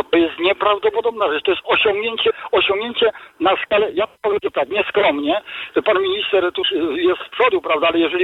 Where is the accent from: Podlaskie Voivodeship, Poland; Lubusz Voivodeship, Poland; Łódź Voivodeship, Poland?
Łódź Voivodeship, Poland; Sieradz; Proszę ojca, ja jestem z Sierada, prawda